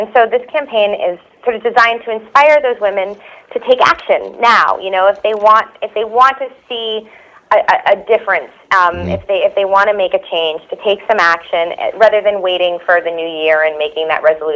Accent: New York City, New York, United States; now in Los Angeles, United States; I was born and raised in New York. Uh-huh. I live in LA now, but I was a Mets fan growing up.

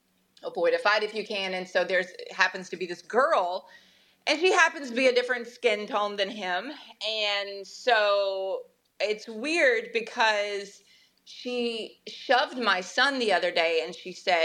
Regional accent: Florida, United States; I grew up in Florida, so racial slurs against Spanish-speaking people was much more prominent.

